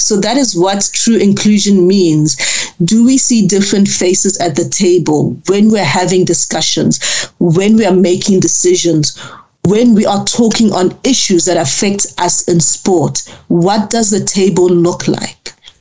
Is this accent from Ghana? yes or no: yes; Ghana; born there; I am the child of foreign nationals. My parents were born in Ghana. I was born in Ghana